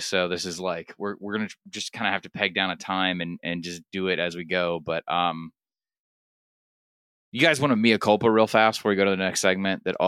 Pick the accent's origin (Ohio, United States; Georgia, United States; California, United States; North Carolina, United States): Georgia, United States; they're like, oh, you're from Georgia. You don't ever sound like it. Sometimes I can't. I've tamped down my accent for a long time.